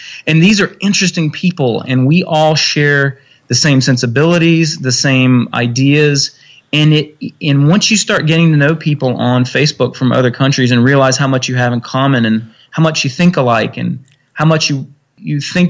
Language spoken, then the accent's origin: English; United States; there are certain traditions that I appreciate about, being an American.